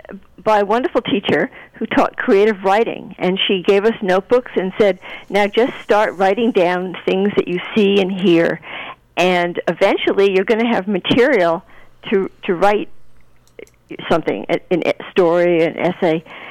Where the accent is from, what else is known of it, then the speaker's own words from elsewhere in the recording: Providence, Rhode Island, United States; I'm from Providence, and it was my first job after college.